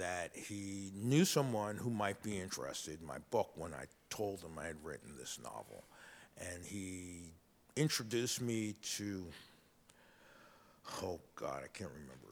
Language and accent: English; United States; As an American black, I was welcomed, for the most part, by the Germans.